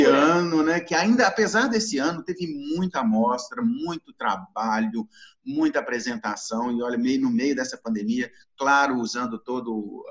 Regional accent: Belo Horizonte, Minas Gerais, Brazil; a gente vem de Belo Horizonte, que é uma cidade grande

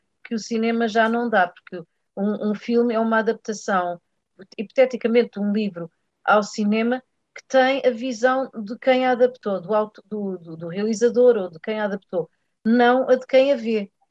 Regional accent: Cascais, Lisbon, Portugal; Estoril Cascais, que sucede ser a minha terra natal

